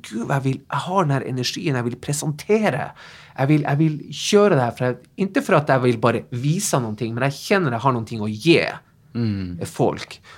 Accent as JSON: {"language": "Swedish", "town": "Tromsø", "region": "Troms", "country": "Norway", "moved": "yes", "lives_now": "Sweden", "said": "Kommer ihåg när jag stod på mitt gym hemma i Tromsö. och liksom bara drömde mig bort."}